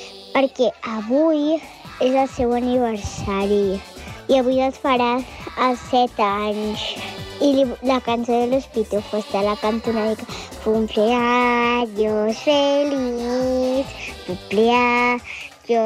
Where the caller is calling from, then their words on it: Manresa, Catalonia, Spain; de Manresa.